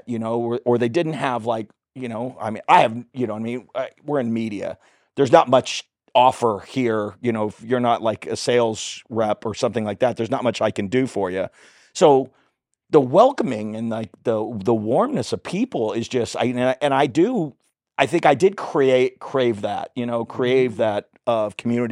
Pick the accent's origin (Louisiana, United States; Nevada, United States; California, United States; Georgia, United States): California, United States; Hollywood; I mean, I came from Hollywood. I'm here.